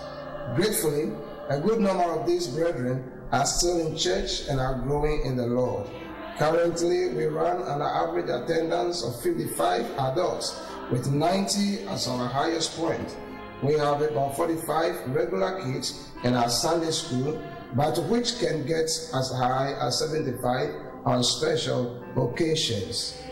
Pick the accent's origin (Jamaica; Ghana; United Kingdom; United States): Ghana; as a Ghanaian, I have a greater understanding of my people and their potentials